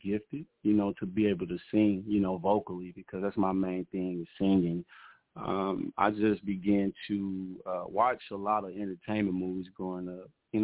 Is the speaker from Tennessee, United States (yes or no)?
yes; Memphis, Tennessee, United States; Oh, I grew up in Memphis, Tennessee. So, yeah, I grew up in Memphis.